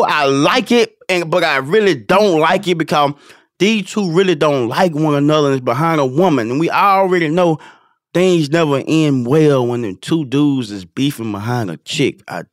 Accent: Texas, United States; I'm from Texas. Cornbread fed. I can cook clean. I can do it all.

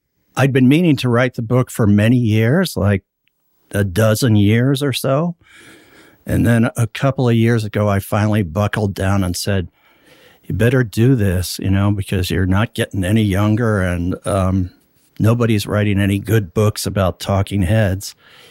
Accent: Pittsburgh, Pennsylvania, United States; also born or lived in Kentucky; Well, I'm originally from Kentucky, but during my formative years, we moved to Pittsburgh, Pennsylvania, which is where my father was from.

